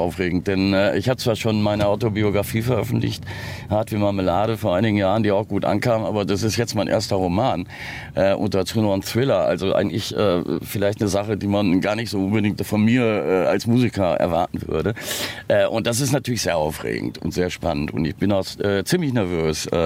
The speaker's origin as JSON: {"language": "German", "town": "Hagen", "region": "North Rhine-Westphalia", "country": "Germany", "tie": "born or raised there", "said": "in meiner Heimatstadt Hagen, in Nordrhein-Westfalen, Nähe vom Ruhrgebiet, nicht weit weg von Dortmund."}